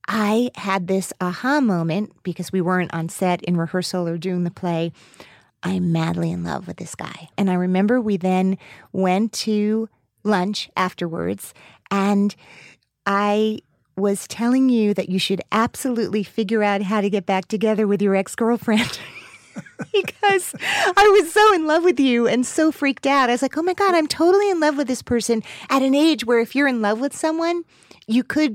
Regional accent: New Jersey, United States; I grew up in New Jersey, so everything is legal in New Jersey.

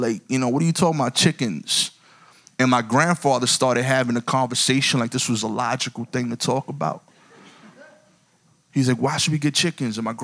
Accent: Brooklyn, New York, United States; Now, I'm from Brooklyn, as I said. I don't know much about farming.

